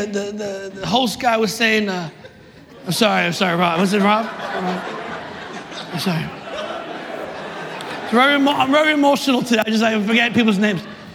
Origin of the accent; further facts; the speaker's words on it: Brooklyn, New York, United States; also born or lived in Staten Island / Manhattan; to Staten Island, all right? For 15 years. That's how we sound in Staten Island. For 15, and then born and raised in Brooklyn. Brooklyn, that's my place. And then Manhattan for 2 years.